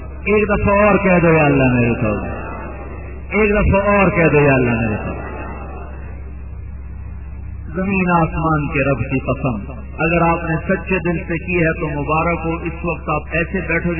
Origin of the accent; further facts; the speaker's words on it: Mian Channu, Punjab, Pakistan; میاں چنو مرکز ہے میرا گاؤں کا